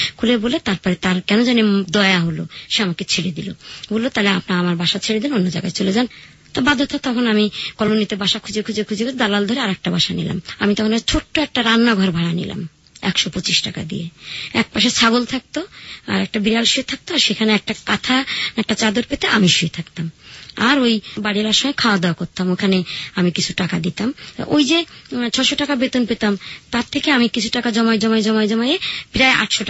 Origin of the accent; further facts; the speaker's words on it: Rajshahi, Rajshahi Division, Bangladesh; রাজশাহী তো আমার চেনা জায়গা, রাজশাহী থেকে আসছি